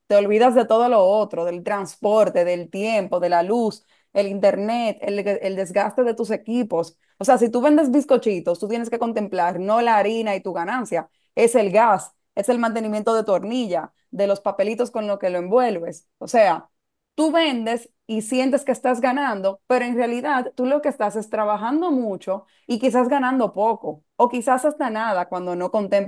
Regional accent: Dominican Republic; como dominicano al fin, latinos, en joseo 24/7

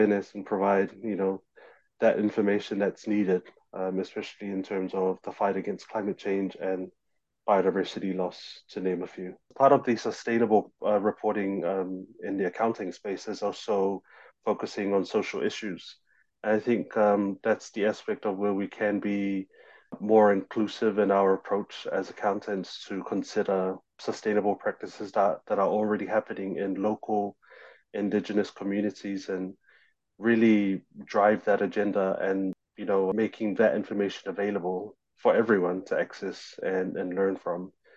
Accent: Samoa; I'm from Samoa, a small island in the South Pacific, population of just less than 200,000. I was born and bred there. Coming to Essex was through a scholarship program

